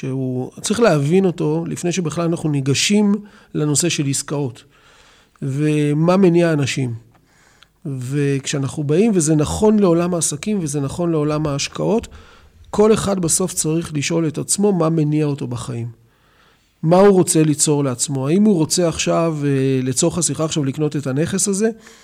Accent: Tel Aviv, Tel Aviv District, Israel; אז אכן יליד תל אביב, וגדלתי באמת בשוק לוינסקי

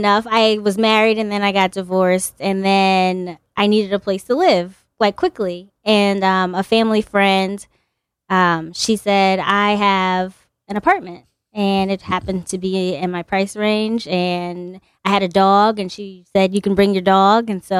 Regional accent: Hamden, Connecticut, United States; also born or lived in New Haven, United States; I was born in New Haven. I lived there for like my elementary years and then... My family moved to Hamden.

